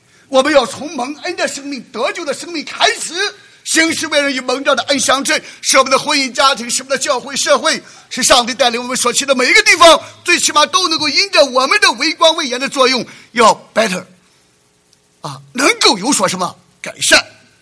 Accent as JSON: {"language": "Chinese", "country": "China", "said": "我们中国人就是吃饭的民族啊"}